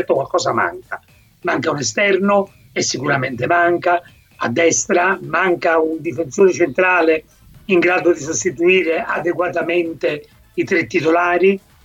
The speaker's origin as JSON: {"language": "Italian", "town": "Naples", "region": "Campania", "country": "Italy", "said": "chiaramente io sono napoletano, fortemente connesso alla mia città"}